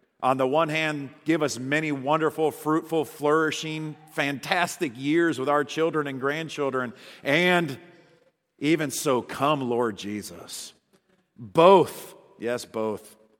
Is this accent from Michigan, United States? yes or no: no; Wisconsin, United States; I was raised in Wisconsin, and I had never been more miserable than on three consecutive nights in the woods of Columbia, South Carolina.